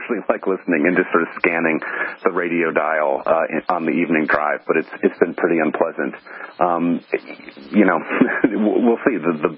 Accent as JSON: {"language": "English", "town": "Boston", "region": "Massachusetts", "country": "United States", "said": "I'm a Bostonian. I guess I'm not quite as hardy as of someone up here in the Granite State"}